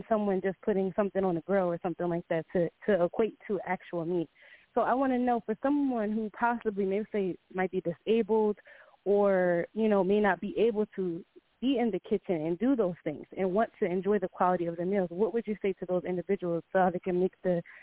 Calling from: New Jersey, United States; I'm calling in from Jersey.

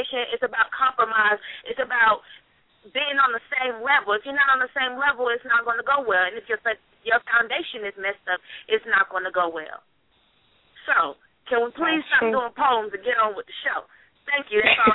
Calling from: North Carolina, United States; from North Carolina.

